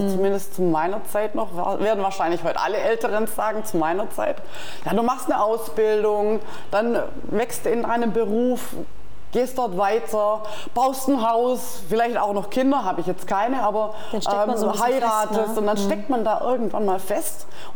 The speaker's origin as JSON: {"language": "German", "region": "Baden-Württemberg", "country": "Germany", "tie": "born or raised there", "said": "Baden-Württemberg, Schwäbische Alb."}